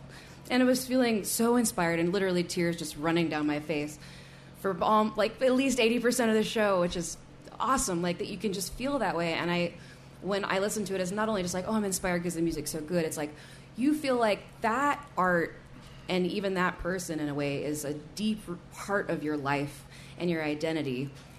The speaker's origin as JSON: {"language": "English", "region": "Florida", "country": "United States", "tie": "born or raised there", "also_born_or_lived": "Illinois / Arkansas", "lives_now": "Brooklyn, United States", "said": "So I grew up in South Florida, and then I was also in Illinois, Arkansas."}